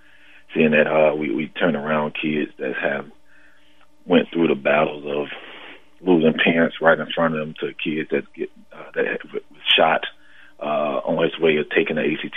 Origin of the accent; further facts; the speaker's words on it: Delray Beach, Florida, United States; Well, my task, I grew up in Delray Beach all of my life from elementary school, but I attended this elementary school in Boca.